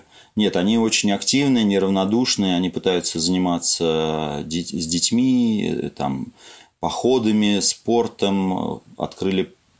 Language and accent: Russian; Moscow, Russia; born there; я родился в Москве, но в Смоленской области я влюбился в 86-м году.